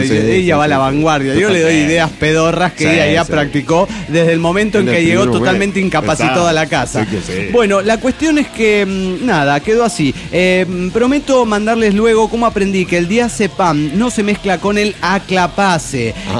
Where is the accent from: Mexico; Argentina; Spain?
Mexico; Zapopan, Jalisco; de Zapopan, Jalisco